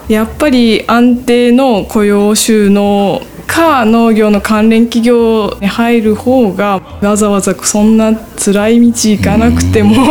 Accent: Izumo, Shimane, Japan; で私はもともと出雲が出身なので別に飯南町とはゆかりないんですけど

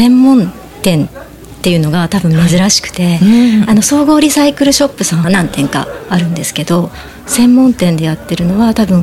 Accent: Izumo, Shimane, Japan; born there; 出身は、平田、今出雲なんですけど、はい、平田市の時に平田で生まれまして、

